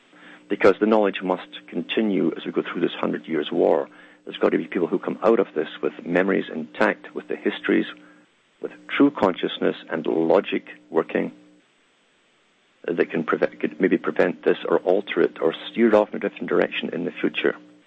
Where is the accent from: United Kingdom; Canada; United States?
United Kingdom; moved away; I came from Britain. I knew how Britain worked.